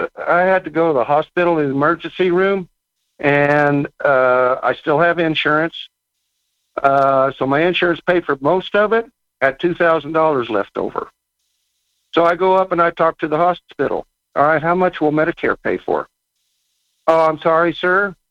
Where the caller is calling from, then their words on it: New Mexico, United States; I'm calling from New Mexico.